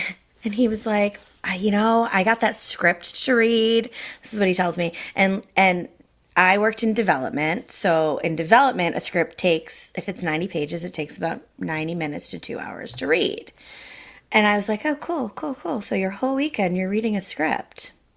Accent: Massachusetts, United States; So I grew up outside of Boston, went to prep school, as many do, went away to private university, and then got a job in advertising in the Boston area.

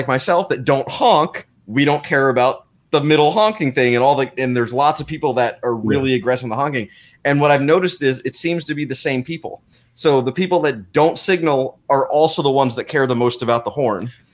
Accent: New Jersey, United States; I grew up in Jersey near, you know, driving in New York City, like honking doesn't help.

